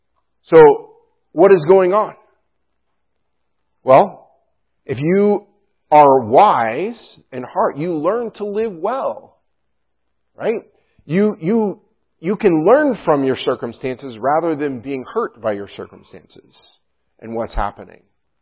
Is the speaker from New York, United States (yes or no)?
yes; New York, United States; I grew up in the Adirondacks, northern parts of New York, and there were springs there.